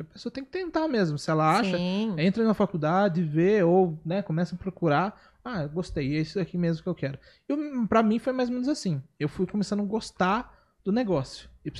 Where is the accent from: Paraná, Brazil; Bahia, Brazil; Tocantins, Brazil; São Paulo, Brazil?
São Paulo, Brazil; Itapetininga; born there; porque eu nasci em Tapetininga.